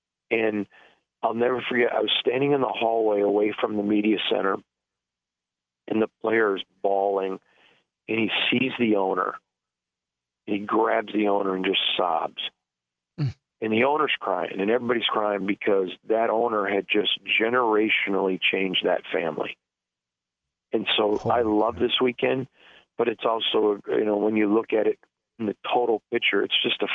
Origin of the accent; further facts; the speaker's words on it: Michigan, United States; he knows that I'm from Michigan